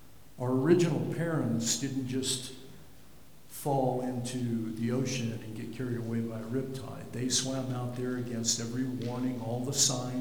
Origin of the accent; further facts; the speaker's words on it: El Paso, Texas, United States; moved away as an adult; now in Florida, United States; My family goes back three generations. My original relatives, my great-grandparents, moved to El Paso in the 1920s. So we've been there a long time.